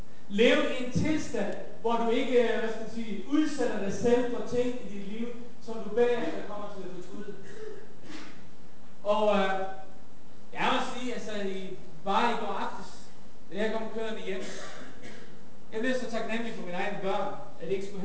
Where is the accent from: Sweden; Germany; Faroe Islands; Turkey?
Faroe Islands; Nu er jeg født og opvokset på Færøerne.